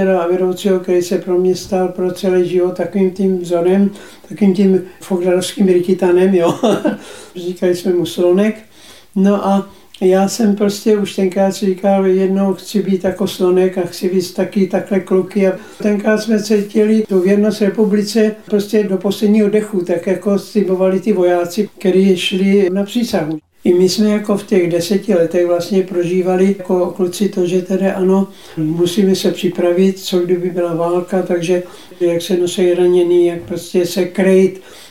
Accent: Břeclav, South Moravian Region, Czechia; also born or lived in Most; Tam jsem byl asi do 2 let. No a pak jsme se přestěhovali do Břeclavi, tam už mám jasné vzpomínky na všechno, a z Břeclavi do Uherského Hradiště.

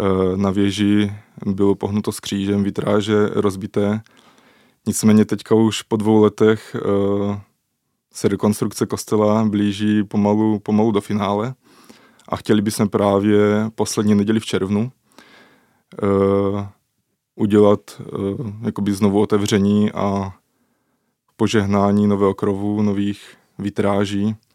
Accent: Moravská Nová Ves, South Moravian Region, Czechia; Obec Hrušky, právě Moravská Nová Ves a Týnec. A to je vlastně moje rodná vesnice.

